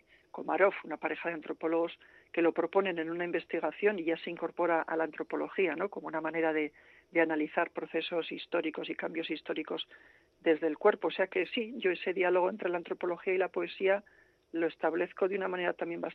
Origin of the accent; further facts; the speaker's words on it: Basauri, Basque Country, Spain; a mi pueblo, a Basauri, ¿no?, que es en el pueblo en que yo crecí, en el que me eduqué, la escuela, el instituto, todo eso